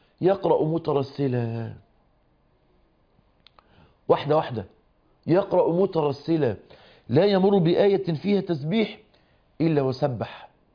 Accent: Egypt; زي احنا بنقول عندنا في مصر يزلطها كده

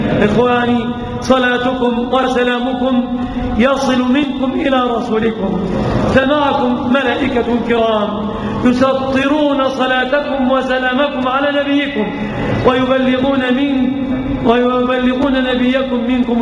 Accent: Egypt; بلادنا مصر

